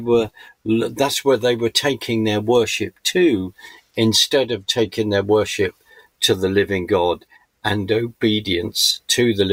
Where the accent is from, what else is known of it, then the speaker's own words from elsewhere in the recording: United Kingdom; I'm British